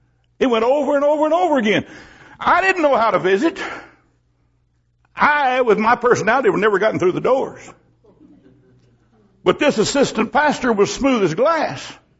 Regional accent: United States; born there; He let me be born in America.

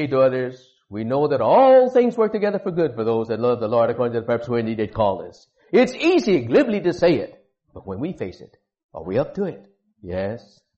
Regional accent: Texas, United States; First cold I've caught in 5 or 6 years, and I caught it when I came back to my hometown. You know, good old Texas cold.

